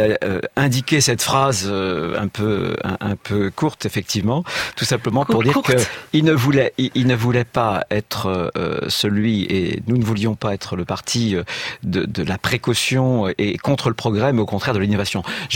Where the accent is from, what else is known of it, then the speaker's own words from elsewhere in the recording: Pays de la Loire, France; Moi, je suis de Vendée, je ne pourrais pas voter, par exemple.